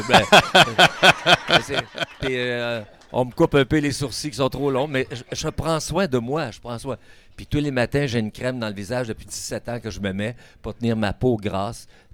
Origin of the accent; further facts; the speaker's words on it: Thetford Mines, Quebec, Canada; j'ai commencé à chanter quand j'ai quitté ma ville natale, Thetford Mines.